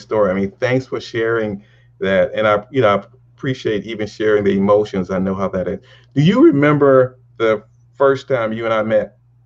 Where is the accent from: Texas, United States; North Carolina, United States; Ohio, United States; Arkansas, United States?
North Carolina, United States; Ivanhoe; I grew up in Sampson County, lower Sampson County, very small town, Ivanhoe.